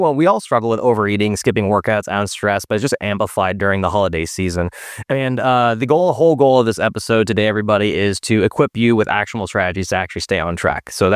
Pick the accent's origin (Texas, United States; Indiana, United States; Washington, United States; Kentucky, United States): Washington, United States; Seattle; And when I grew up in Seattle, it would get dark even earlier out, like around 3:30 or 4.